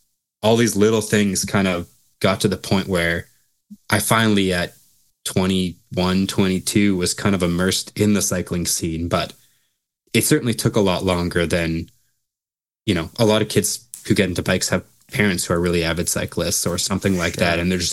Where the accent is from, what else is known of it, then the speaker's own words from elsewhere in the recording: Brandon, Manitoba, Canada; I was born in Brandon, Manitoba, and then I lived there until I went to school at 18.